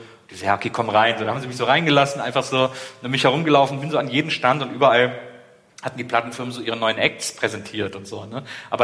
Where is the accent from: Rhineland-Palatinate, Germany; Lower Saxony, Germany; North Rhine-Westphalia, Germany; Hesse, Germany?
North Rhine-Westphalia, Germany; ich bin ja da im Kölner Raum aufgewachsen, deswegen war diese Nähe zu den Medien immer was ganz Aufregendes